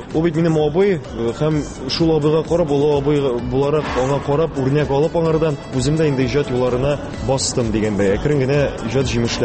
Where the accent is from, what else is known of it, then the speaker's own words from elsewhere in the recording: Almetyevsk, Tatarstan, Russia; Беренчедән үземнең туган ягымда Әлмәт шәһәрендә мин алып баручы буларак та мине беләләр.